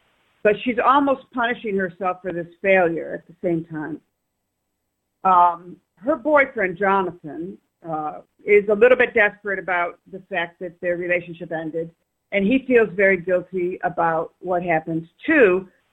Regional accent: New York, United States; moved away as an adult; also born or lived in Milan; Well, I am from Western New York, the Finger Lakes region

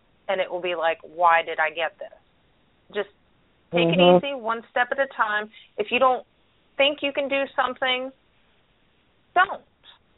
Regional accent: California, United States; I grew up in California.

